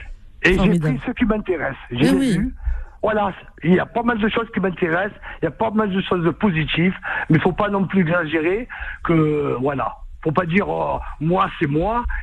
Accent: France; born there; je suis né en France, en 1960.

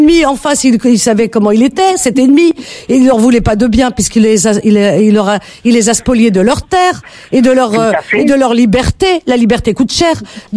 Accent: Oran, Oran Province, Algeria; je suis oranaise, je suis kabyle, je suis sahraoui

